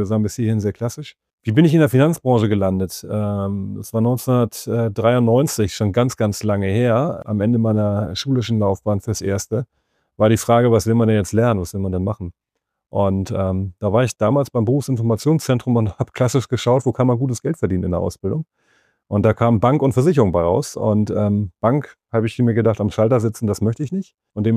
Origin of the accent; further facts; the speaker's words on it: Hamburg, Germany; Also ich komme vom Dorf hier aus den Vier- und Marschlanden.